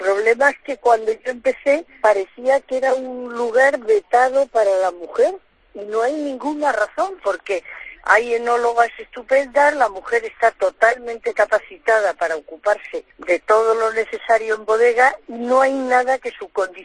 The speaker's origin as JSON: {"language": "Spanish", "town": "Mérida", "region": "Extremadura", "country": "Spain", "said": "Yo soy extremeña, soy emeritense y me siento muy extremeña"}